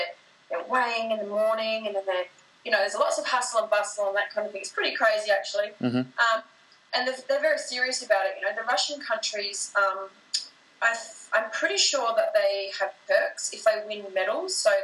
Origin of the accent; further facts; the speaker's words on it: Australia; But I think for me as an Australian, we're so laid back here